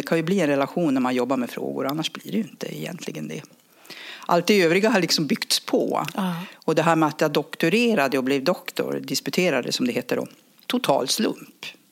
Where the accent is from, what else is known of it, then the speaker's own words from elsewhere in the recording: Luleå, Norrbotten County, Sweden; Jag är uppvuxen i Luleå med en pappa som var skeppshandlare. Så att jag är van att umgås med båtfolk.